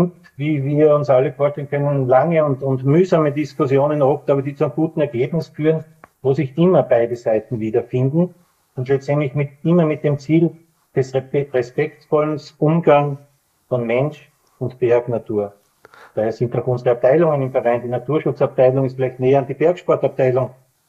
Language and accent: German; Styria, Austria; beginnt in meiner Kindheit in der Obersteiermark, in der ich ganz viel Zeit auf den Almen verbringen durfte, in den Bergen verbringen durfte